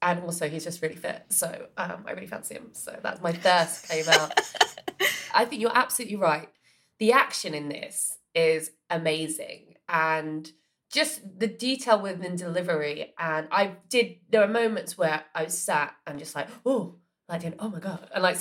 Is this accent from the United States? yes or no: no; United Kingdom; born there; I feel like it's my civic duty as a British-born citizen with a passport that I must watch every single Bond movie.